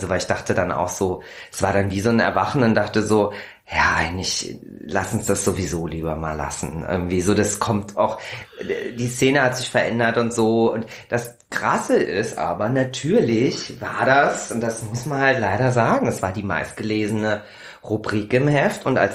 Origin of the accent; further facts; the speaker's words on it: Hesse, Germany; von einer Person aus Nordhessen, tatsächlich aus meiner Heimat